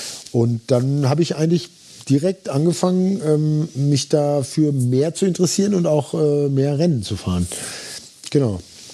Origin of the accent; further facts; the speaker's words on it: Dortmund, North Rhine-Westphalia, Germany; ich bin in Dortmund groß geworden, direkt im Dortmunder Süden, da ist relativ viel Wald hinten dran und dann fällt es relativ steil ab zum Ruhrufer runter